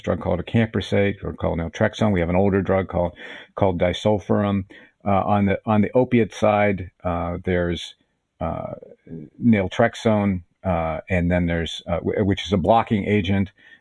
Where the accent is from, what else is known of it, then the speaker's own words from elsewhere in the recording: West Virginia, United States; I'm a kid from West Virginia. I never expected to be here.